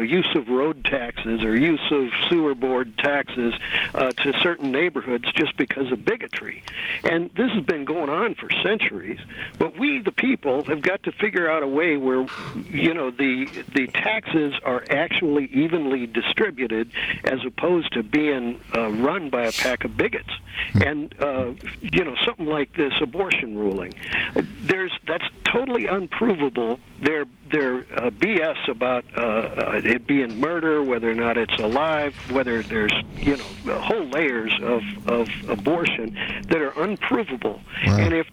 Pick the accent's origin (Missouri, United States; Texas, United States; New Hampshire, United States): Missouri, United States; St. Louis; I come originally from St. Louis, really bigoted city.